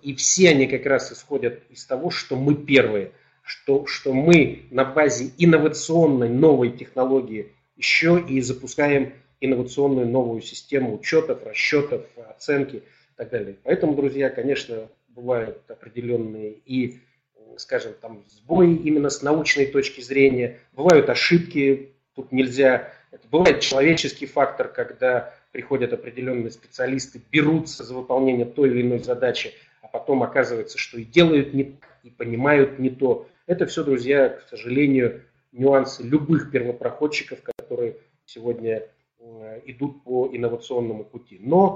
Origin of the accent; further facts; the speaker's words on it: Siberia, Russia; born there; и я родился в Сибири.